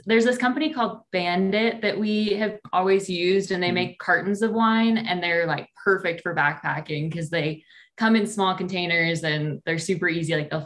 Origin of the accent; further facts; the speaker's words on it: Truckee, California, United States; So I grew up in Truckee, California, and I actually did ballet my whole life.